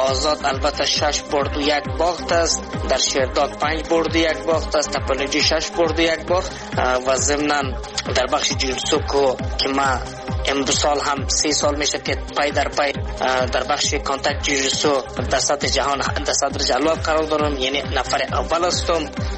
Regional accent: Afghanistan; اولین فایتر افغانستان از افغانستان هستم

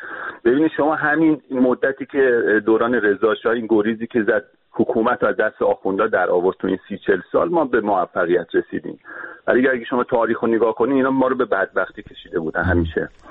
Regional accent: Tehran, Tehran Province, Iran; moved away; ولی من خودم بچه تهرانم، جنوب شهر تهرانم. من بعضی موقع به صدا میرم ایران، خانواده رو میبینم.

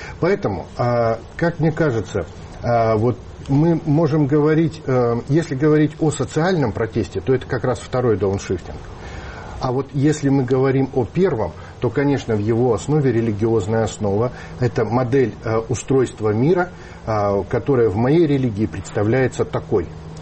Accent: Siberia, Russia; Учитывая, что я сибиряк, имеющий прямые корни, восходящие к каторжанам

